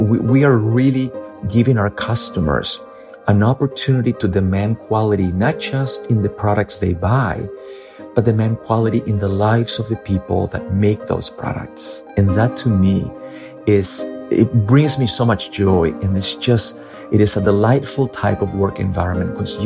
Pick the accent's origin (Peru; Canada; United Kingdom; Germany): Peru; moved away as an adult; now in St. Louis, United States; I live in St. Louis, Missouri, and I am the founder and owner of ZB Market. I grew up in Peru, and after graduating college, I came to the United States in 1990.